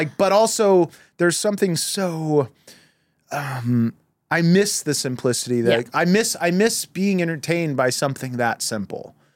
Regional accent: Florida, United States; I grew up in Florida mm-hmm. and like I had great Halloweens when I was a kid

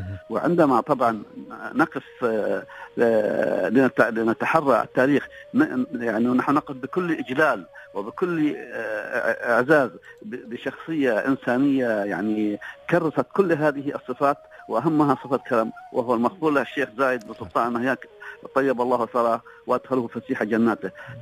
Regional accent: United Arab Emirates; احنا يعني ابن الامارات

